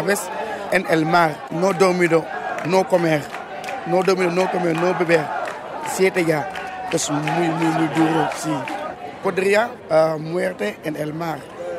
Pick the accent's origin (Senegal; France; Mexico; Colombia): Senegal; Spanish is a second language; moved away as an adult; now in Spain; Soy de Senegal.